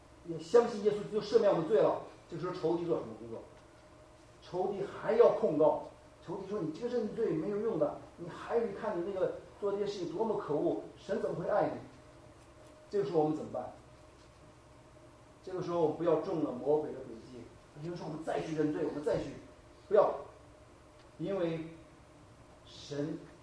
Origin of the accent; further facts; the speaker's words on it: China; 我们中国人很喜欢讲小福